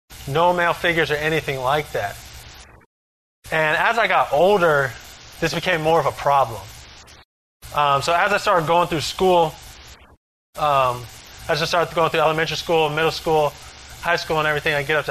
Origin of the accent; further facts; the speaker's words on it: Merritt Island, Florida, United States; So, I grew up here in Merritt Island, Florida. I was born and raised by a single mother.